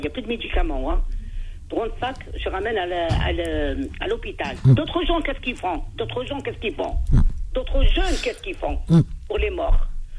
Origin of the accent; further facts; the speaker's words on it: Blida, Blida Province, Algeria; also born or lived in Algiers; Je suis de la Casbah aussi.